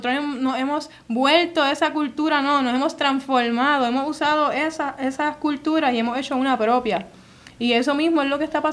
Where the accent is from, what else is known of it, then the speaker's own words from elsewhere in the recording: Morovis, Puerto Rico; soy de Morovis, así que por allá estuve un ratito cogiendo clases de cuatro